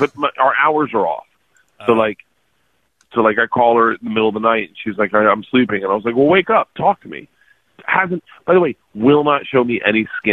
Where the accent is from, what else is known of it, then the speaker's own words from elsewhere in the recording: United States; I think sometimes they just see me being American.